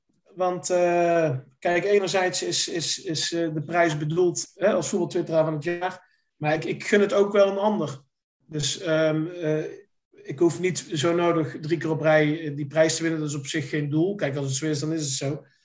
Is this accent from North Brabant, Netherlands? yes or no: yes; Hoeven, North Brabant, Netherlands; ik kom uit Hoeve, uit een dorp in de buurt van Breda.